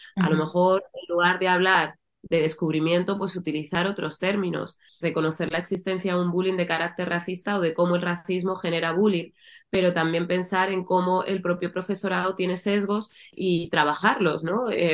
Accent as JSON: {"language": "Spanish", "town": "Alcorcón", "region": "Community of Madrid", "country": "Spain", "said": "yo que soy de Alcorcón, pues aquí la cultura hip hop tenía peso"}